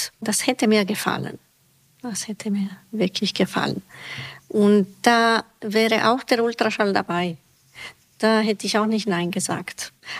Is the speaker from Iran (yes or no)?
no; Bucharest, Romania; German is a second language; moved away as an adult; now in Stuttgart, Germany; Ursprünglich komme ich aus Rumänien. Ich wurde in Bukarest geboren. Da habe ich mein ganzes Studium in Bukarest gemacht. Und da bin ich mit meinem Mann nach Stuttgart umgezogen. Und da habe ich die Gelegenheit gehabt, Deutsch zu lernen.